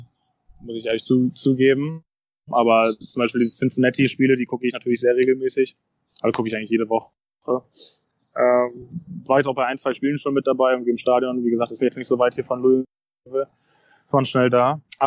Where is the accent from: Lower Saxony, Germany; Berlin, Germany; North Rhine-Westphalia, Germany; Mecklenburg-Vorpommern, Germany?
Berlin, Germany; Berlin ist ja auch meine Heimat, mein Kindheitsverein.